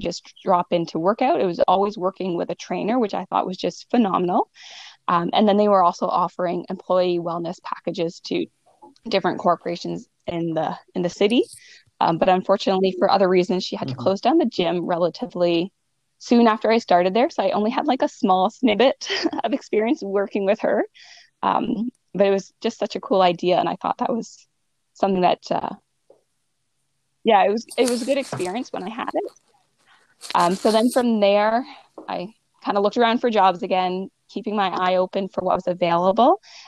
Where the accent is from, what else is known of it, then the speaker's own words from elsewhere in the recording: Burford, Ontario, Canada; Mindy, who is someone who I know from my hometown back in Burford